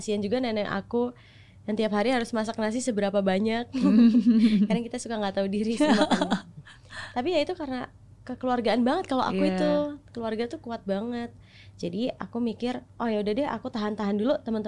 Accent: Yogyakarta, Special Region of Yogyakarta, Indonesia; moved away as an adult; now in Jakarta, Indonesia; Lahir di Jogja, okay. Tinggal Jogja, kuliah di Jogja.

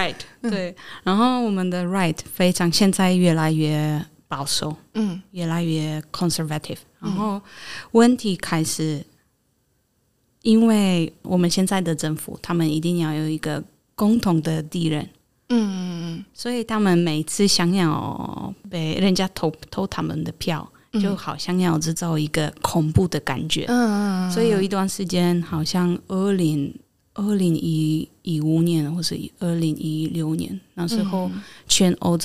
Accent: Poland; Chinese is a second language; 大家好，我是来自波兰的

